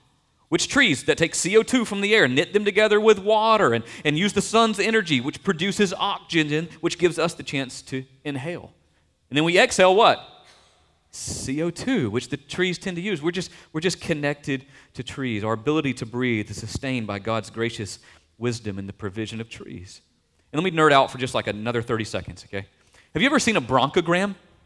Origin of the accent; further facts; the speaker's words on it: the South, United States; Growing up in the South, for me, it began with the traditional southern magnolia tree.